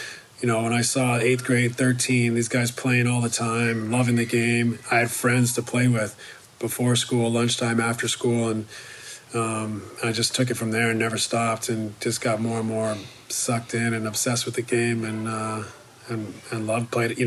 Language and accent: English; Canada; I went to where I grew up in Canada. Junior high was grades 8, 9, 10.